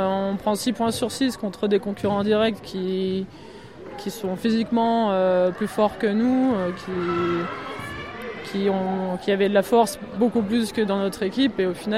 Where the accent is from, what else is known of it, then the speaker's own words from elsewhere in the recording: Hauts-de-France, France; En fait, je suis du Nord, mes parents habitent à Marcq-en-Barœul, et du coup, je voulais revenir dans le Nord.